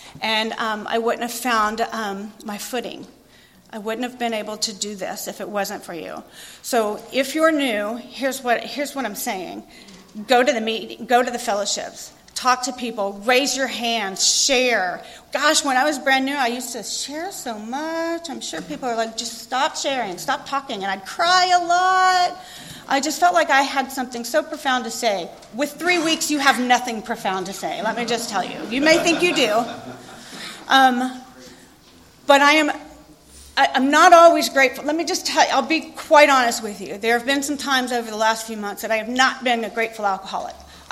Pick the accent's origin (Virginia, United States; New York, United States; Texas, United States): Texas, United States; Houston; I'm a high school dropout. I grew up in Houston, Texas. My daddy's a police officer.